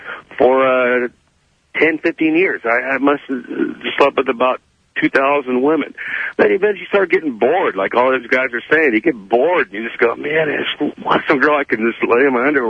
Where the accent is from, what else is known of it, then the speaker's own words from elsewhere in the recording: Newport Beach, California, United States; Hey, look, man, I'm 49 years old today. I grew up here in Newport Beach.